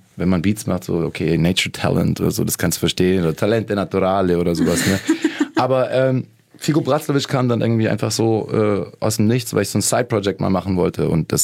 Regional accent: Lake Constance, Germany; ich bin am Bodensee aufgewachsen in der Gegend und da gab es das überall.

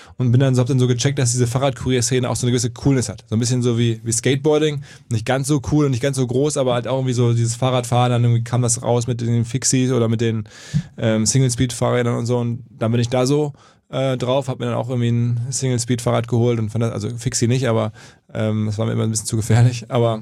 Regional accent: Essen, North Rhine-Westphalia, Germany; Aber irgendwie bei uns in Essen gibt es den Baldeneysee

